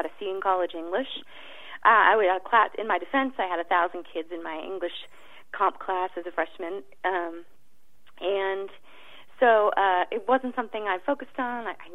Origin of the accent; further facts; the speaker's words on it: Midwest, United States; now in Los Angeles, United States; I grew up in the Midwest.